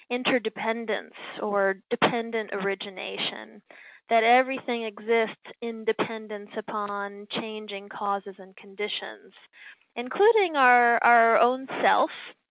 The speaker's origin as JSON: {"language": "English", "region": "New York", "country": "United States", "said": "because I'm a New Yorker"}